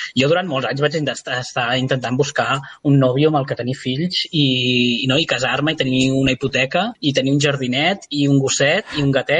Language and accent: Catalan; Reus, Catalonia, Spain; now in Barcelona, Spain; jo soc de Reus, vivia a Barcelona